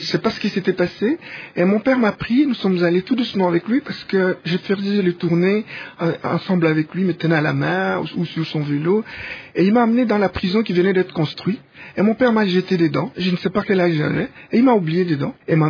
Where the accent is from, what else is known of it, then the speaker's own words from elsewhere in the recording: Lubumbashi, Haut-Katanga, DR Congo; also born or lived in Sandoa; J'ai quitté Sandoa, je crois, j'avais 5 ou 6 ans, pour venir à Lubumbashi, où mon grand frère, mon frère aîné … il était d'abord sénateur, député, puis ministre